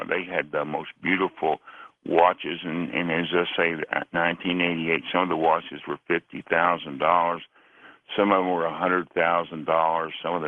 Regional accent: Texas, United States; also born or lived in Southern California / Syracuse; I was born and raised in Texas. I was transferred to Southern California and then to Syracuse, New York. And immediately I realized that I wanted to come back home to Texas.

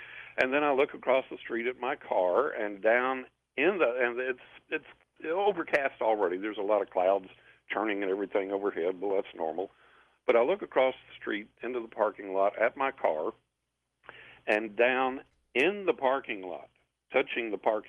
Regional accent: San Angelo, Texas, United States; I was living in my hometown of San Angelo, Texas, and we're right on the tip end, I think, of Tornado Alley.

